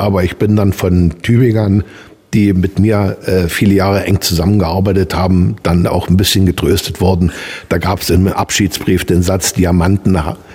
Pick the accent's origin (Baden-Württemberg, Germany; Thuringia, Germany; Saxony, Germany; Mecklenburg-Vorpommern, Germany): Saxony, Germany; Görlitz; Auch meine Heimatstadt Görlitz an der Neiße ist immer ein bisschen was Besonderes.